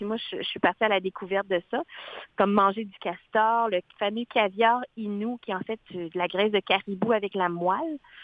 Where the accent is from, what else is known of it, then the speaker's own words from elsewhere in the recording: Laos; je viens du Laos, l'Asie profonde, sud-est